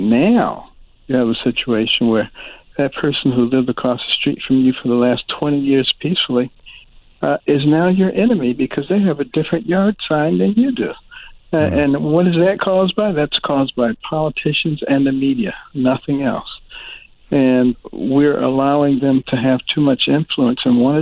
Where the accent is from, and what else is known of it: Detroit, Michigan, United States; born or raised there